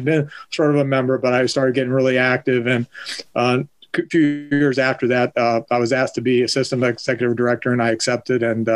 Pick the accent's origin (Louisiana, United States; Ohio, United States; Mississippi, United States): Ohio, United States; Canton; I grew up in Canton. Actually, I literally grew up within walking distance of the Hall of Fame.